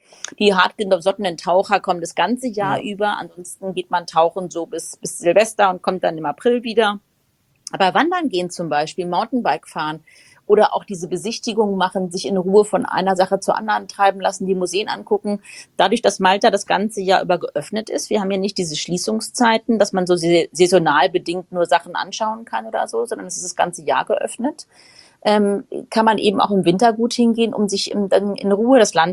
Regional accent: Frankfurt, Hesse, Germany

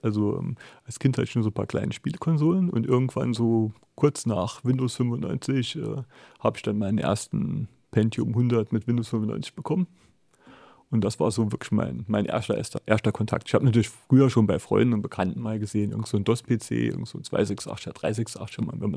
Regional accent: Hof, Saarland, Germany; also born or lived in St. Wendel / Saarbrücken; ich bin eigentlich aus dem Nordsaarland, aus dem kleinen Ort Hof, hat 1000 Einwohner, mal ein bisschen mehr, ich glaube mittlerweile einige weniger und war dann so in St. Wendel, das ist schon ein bisschen größer auf dem Gymnasium

